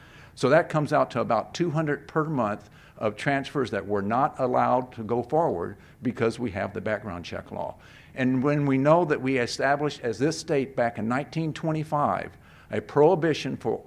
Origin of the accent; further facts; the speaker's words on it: Sutherland Springs, Texas, United States; The one in Texas, which occurred 35 miles from where I grew up in Sutherland Springs.